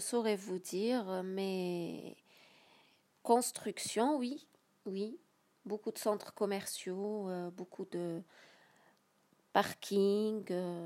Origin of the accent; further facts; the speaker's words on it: Algiers, Algiers Province, Algeria; born there; Exactement, je suis née à Alger.